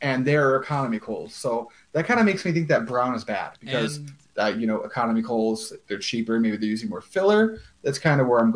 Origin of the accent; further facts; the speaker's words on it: United States; because as an American, I am grossly under qualified to speak in terms of what ash color means.